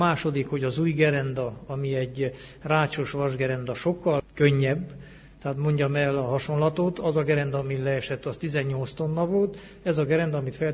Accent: Mureș County, Romania; also born or lived in Erdőszentgyörgy; Nem itt születtem, én nyáradmenti vagyok. A szüleim munkahelye által kerültem ide

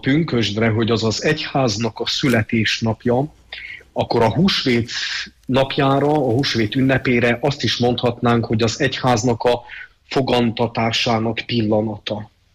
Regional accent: Csíkdelne, Harghita, Romania; amikor gyermekkoromban eljártuk otthon a csíki tájakon a keresztútat, ugyanis én Csíkdellén nevelkedtem

